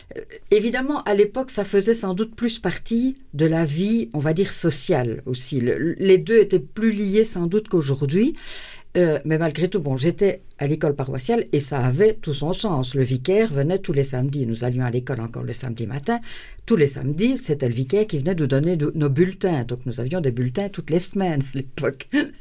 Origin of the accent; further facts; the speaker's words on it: Braine-le-Comte, Wallonia, Belgium; de mon enfance à Braine-le-Comte, je me souviens surtout dans la maison du jardin.